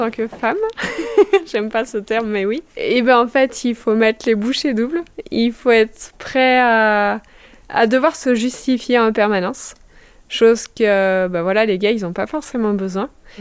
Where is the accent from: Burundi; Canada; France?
France; Auvergne-Rhône-Alpes; Je suis originaire de Haute-Savoie, donc il me fallait du bois.